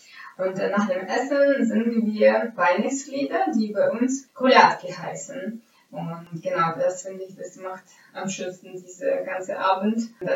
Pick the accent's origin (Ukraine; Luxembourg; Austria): Ukraine; Lviv, Lviv Oblast; moved away as an adult; now in Germany; ich komme aus Lviv, das liegt an der Westukraine und ich habe da mein ganzes Leben gelebt, bis ich 21 geworden bin und dann bin ich nach Deutschland ausgewandert. Also ich wohne in Deutschland schon 6 Jahre tatsächlich.